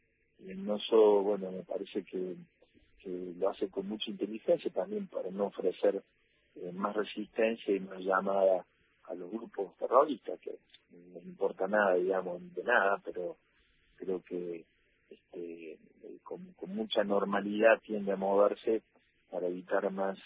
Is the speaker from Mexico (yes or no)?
no; Argentina; soy argentino.